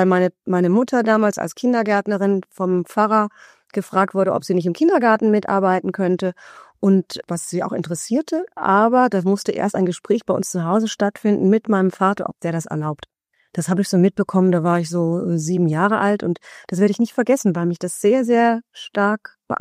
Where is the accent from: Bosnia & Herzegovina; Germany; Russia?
Germany; Düsseldorf, North Rhine-Westphalia; ich bin in Düsseldorf geboren und aufgewachsen.